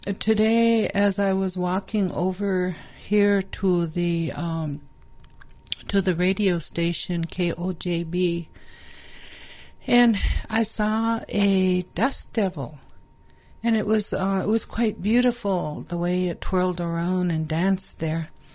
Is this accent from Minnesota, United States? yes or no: yes; Cass Lake, Minnesota, United States; Now, I was born in the Mission area out north of Lake Andrusia in 1952. But we moved there from there when I was 6 months old. And we moved into town, into the south of the railroad tracks on the southeast end of Cass Lake